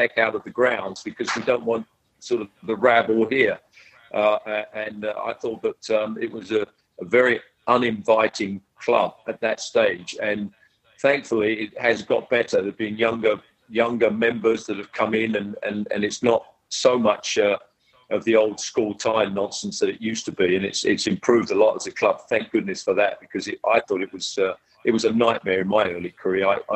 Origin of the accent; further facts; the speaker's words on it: United Kingdom; as a Brit, I thought it was pompous.